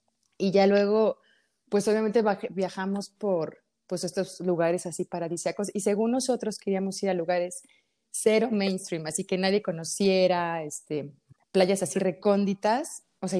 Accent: Mexico; Digo, vengo de México y también hay muchísimo turismo, pero es distinto

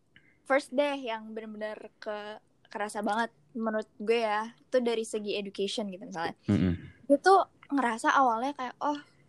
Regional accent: Malang, East Java, Indonesia; Iya, pokoknya gue tuh dari Malang.

